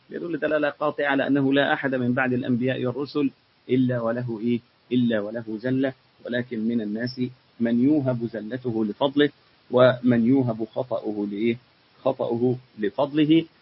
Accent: Egypt; يعني تخيل مثلا إن في ولي في بلد ساحلية عندنا في مصر

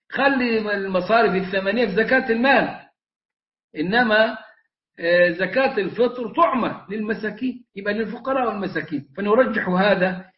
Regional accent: Egypt; إحنا كمصريين

